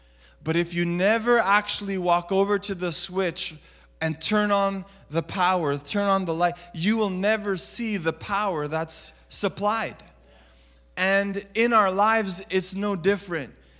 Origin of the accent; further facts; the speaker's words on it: Montreal, Quebec, Canada; But growing up, I grew up in Montreal, and our church was called Emmanuel Pentecostal Christian Church.